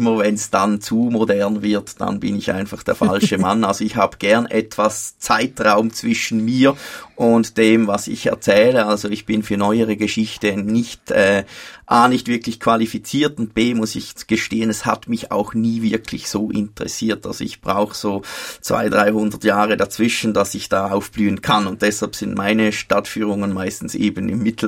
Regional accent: St. Gallen, Switzerland; accent: Toggenburg dialect; ich habe Primarschule und Kindergarten im Toggenburg in der Ostschweiz absolviert, und das hat mich nach wie vor so kräftig geprägt, dass mein Dialekt immer noch durchschlägt.

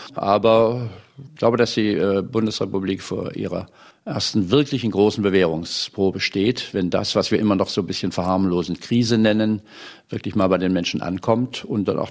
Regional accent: Germany; moved away as an adult; Ich bin ja in der DDR groß geworden, also ursprünglich sowjetisch besetzte Zone, wie das damals hieß, dann in der DDR. Bin mit 18 Jahren dort weggegangen, 1956

